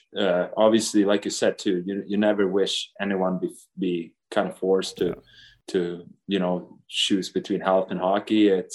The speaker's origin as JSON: {"language": "English", "country": "Sweden", "tie": "born or raised there", "said": "But when I was younger, it was a lot tougher growing up in Sweden to follow the National League."}